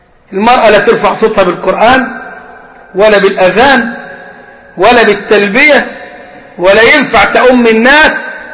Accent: Upper Egypt, Egypt; كان عندنا في الصعيد

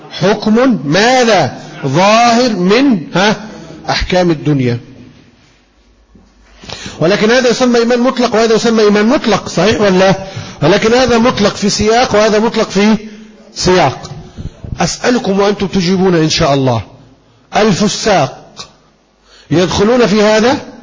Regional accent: Egypt; عندنا في مصر

